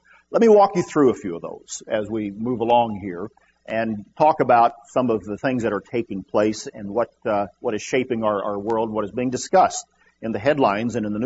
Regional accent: Indiana, United States; He was recently in my home state of Indiana a few months ago and made a pilgrimage there.

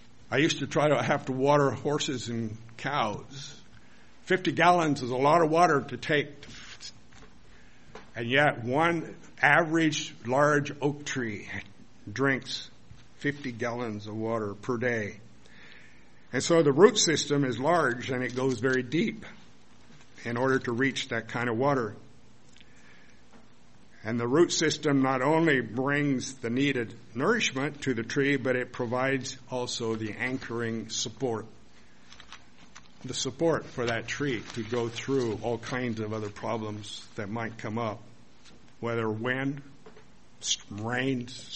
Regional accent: Oregon, United States; I remember growing up in Oregon, we had this giant oak tree in our yard.

